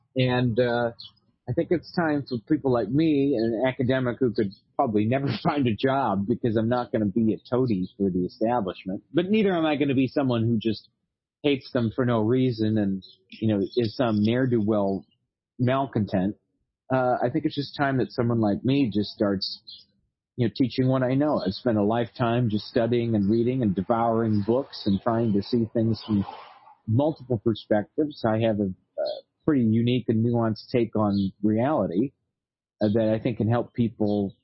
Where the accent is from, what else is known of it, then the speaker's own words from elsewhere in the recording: Chicago, Illinois, United States; when I was a kid growing up in Chicago, I used to do summer programs at Fermilab, the big particle accelerator here.